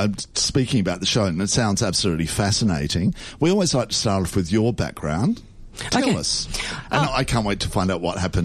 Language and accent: English; Adelaide, South Australia, Australia; I'm from Adelaide, so I know